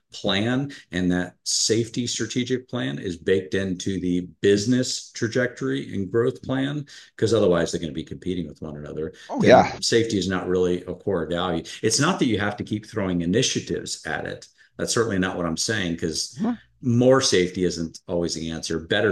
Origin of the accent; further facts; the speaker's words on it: Houston, Texas, United States; So I can speak my native language there coming from Houston.